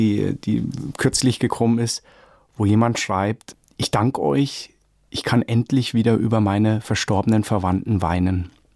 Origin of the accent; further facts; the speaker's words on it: Coburg, Bavaria, Germany; Ich bin in der Diaspora in Coburg groß geworden und habe einfach einen gelebten Glauben, auch mit jedem Sonntag in die Kirche, aber einen entspannten Glauben, der mich bis heute trägt.